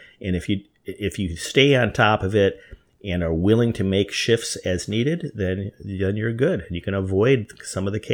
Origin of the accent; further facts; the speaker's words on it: Milford, Michigan, United States; And even my own high school. I grew up in Milford, Michigan, and the high school in Milford for years and years and years they were called the Redskins.